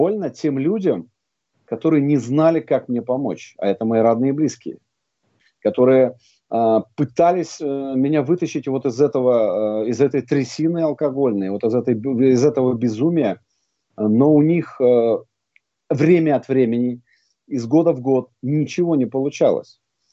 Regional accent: Moscow, Russia; я алкоголик, алкоголик из Москвы. Вот, мне 45 лет, недавно исполнилось, 5 февраля.

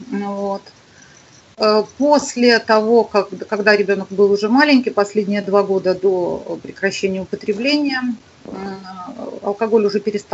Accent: Minsk, Belarus; Я выросла в Минске.

